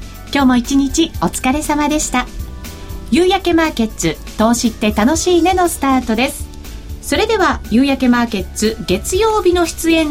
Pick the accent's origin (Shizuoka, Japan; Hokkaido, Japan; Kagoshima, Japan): Shizuoka, Japan; ちなみに土井さんと私は東部地方出身者です、ね、はい。